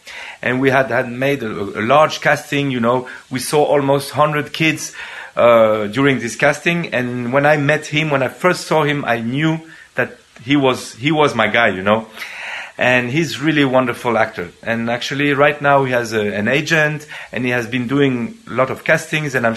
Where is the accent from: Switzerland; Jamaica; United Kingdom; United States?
Switzerland; also born or lived in Burkina Faso; I'm a filmmaker from Switzerland and Burkina Faso, and I'm very pleased to have my film Wallahi at this wonderful Young Audience Award.